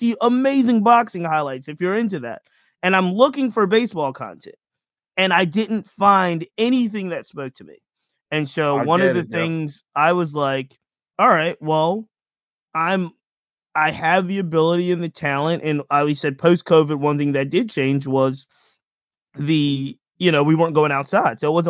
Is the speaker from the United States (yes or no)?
yes; Richmond, Virginia, United States; I'm from Richmond, Virginia. I'd started a blog that was a Richmond-based community blog